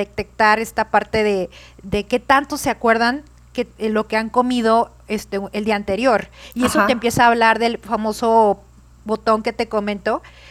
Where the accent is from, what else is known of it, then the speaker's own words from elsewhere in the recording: Mexico; el comer es para nosotros como mexicanos es todo un ritual, es todo algo cultural.